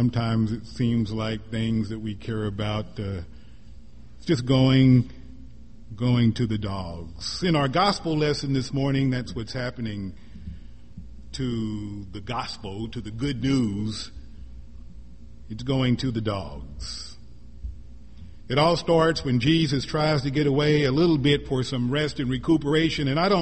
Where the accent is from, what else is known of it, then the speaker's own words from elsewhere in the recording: Springfield, Missouri, United States; Every time I go home to my hometown, Springfield, Missouri, I always go by the old haunts, the old neighborhood, the old elementary school, the old high school.